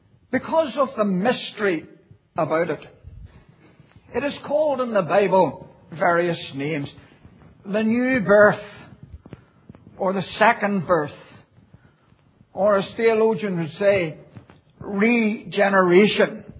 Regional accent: Belfast, Northern Ireland, United Kingdom; born there; In the providence of God, I was born in Belfast City on the 5th of September 1940.

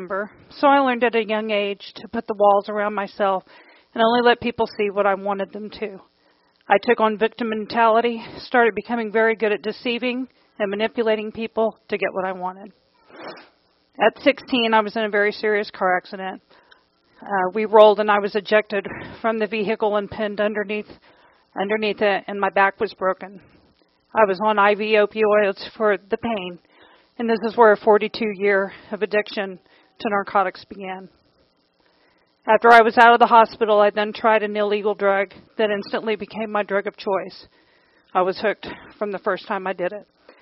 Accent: San Antonio, Texas, United States; I grew up in San Antonio with my mother, my older sister, and my brother.

